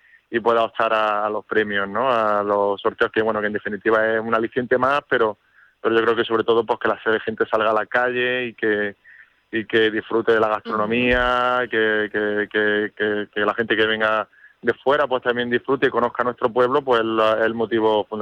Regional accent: Jaén, Andalusia, Spain; also born or lived in Nueva Carteya; now in Córdoba, Spain; yo que vengo, aunque soy de Nueva Cartella, pero me he criado en Jaén, ¿no? Esto tendría más, y ahora vivo en Córdoba

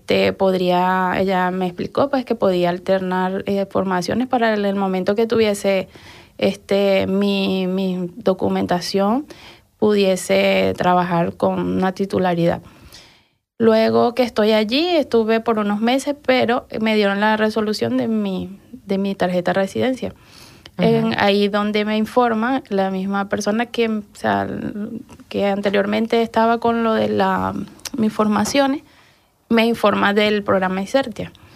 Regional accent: Miranda, Carabobo, Venezuela; now in Spain; soy de Venezuela, de un pueblo llamado Miranda, en el estado Carabobo. Uh-huh. En noviembre de este año tengo 2 años acá.

